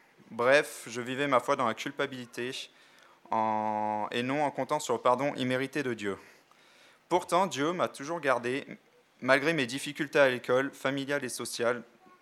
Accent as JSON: {"language": "French", "town": "Paris", "region": "Île-de-France", "country": "France", "tie": "born or raised there", "said": "j'ai 28 ans, j'ai grandi à Paris avec mes parents, mon frère et ma sœur."}